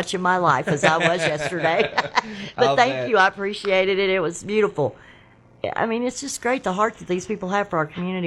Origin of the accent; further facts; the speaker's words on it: Arkansas, United States; But I'm from Arkansas, and I think we're all cousins.